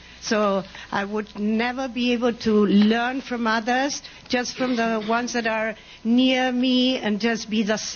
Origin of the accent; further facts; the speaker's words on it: Argentina; Hi, I'm from Argentina.